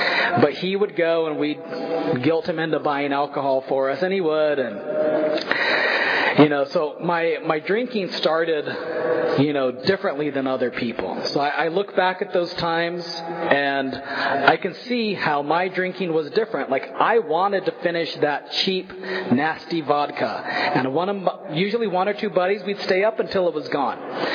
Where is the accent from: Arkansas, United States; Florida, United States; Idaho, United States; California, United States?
California, United States; Visalia; So I grew up here in Visalia. I went to Golden West High School. I graduated in 1995.